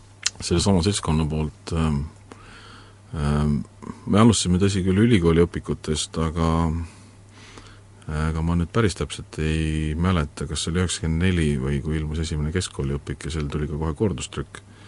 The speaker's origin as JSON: {"language": "Estonian", "town": "Pärnu", "region": "Pärnu County", "country": "Estonia", "also_born_or_lived": "Tartu", "said": "kuna ma olen Pärnust pärit ja Tartus hariduse omandanud"}